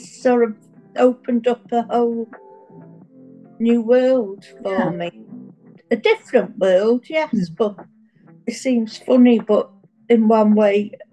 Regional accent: Mold, Wales, United Kingdom; I was born and brought up in Mould. My dad was from Dublin. My mum is Welsh, was Welsh. Yeah, I went to a Catholic school in Mould, primary school, and then to high school was a Catholic school.

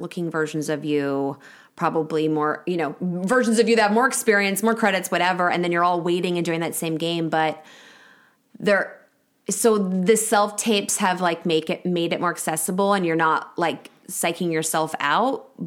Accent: Kansas, United States; I grew up in Kansas.

